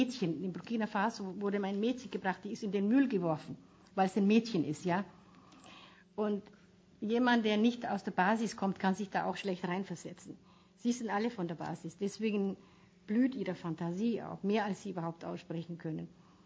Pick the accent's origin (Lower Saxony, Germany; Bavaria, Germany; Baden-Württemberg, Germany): Bavaria, Germany; Und ich komme aus Bayern, es ist wahnsinnig hart als Frau, schwarz, behindert, weiblich.